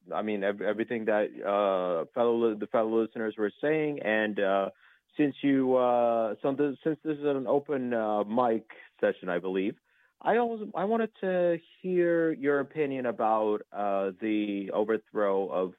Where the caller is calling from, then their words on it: Lisbon, Portugal; calling long distance from Lisbon.